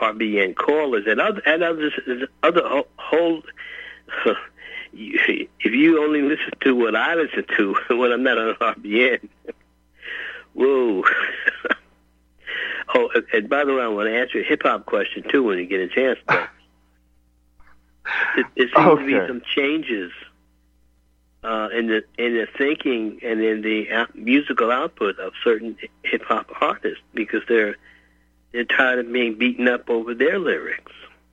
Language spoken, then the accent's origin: English; Newark, New Jersey, United States; Growing up in Newark, we would run down the street chasing and having fistfights with cops.